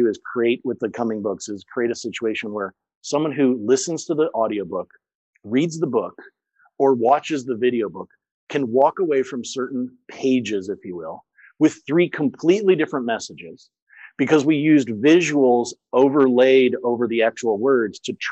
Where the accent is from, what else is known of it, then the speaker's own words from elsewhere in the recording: St. Louis, Missouri, United States; I had 4 years of French. I grew up in St. Louis.